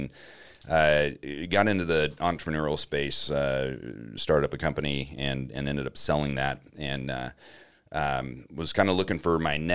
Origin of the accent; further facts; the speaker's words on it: Grants Pass, Oregon, United States; I grew up in Grants Pass, Oregon, went to the Naval Academy actually